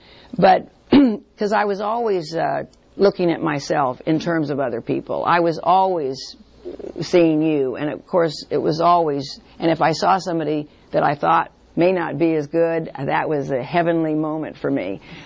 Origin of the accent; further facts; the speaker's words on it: Hollywood, California, United States; I mean, because I grew up in Hollywood land.